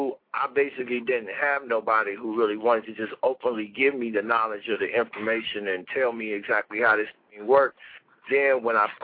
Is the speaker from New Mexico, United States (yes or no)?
no; Chicago, Illinois, United States; But I can actually say that I was bred from the Chicago system, and I was exposed to the New York and the L.A. and the other places and how they get down. But my Chicago hustle and my Chicago mentality is what drove me